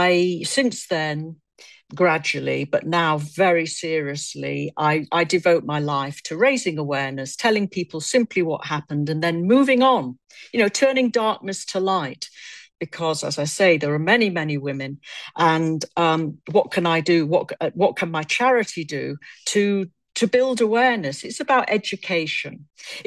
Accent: United Kingdom; now in Hong Kong; I'm British. I've lived in Hong Kong 40 years, but I was brought up in Britain, and I am a typical British person, let's say.

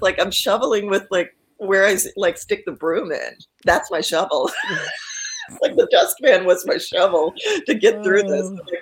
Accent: Corpus Christi, Texas, United States; now in Austin, United States; And I'm actually originally from Corpus, so I know where you're talking about in Port A. So we used to hang out there all the time growing up.

